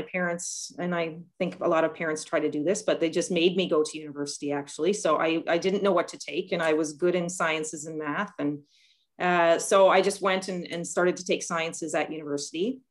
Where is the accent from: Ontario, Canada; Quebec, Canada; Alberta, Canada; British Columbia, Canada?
Ontario, Canada; Essex; also born or lived in Toronto; So I worked in Toronto for 9 years, and now I've been in my hometown since 2001. So managing the funeral home, and my husband is one of the owners. So managing the funeral home in Essex for now 20 years.